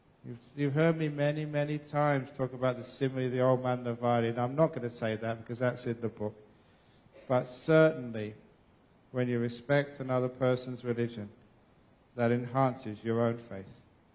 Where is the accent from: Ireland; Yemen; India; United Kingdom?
United Kingdom; London; born or raised there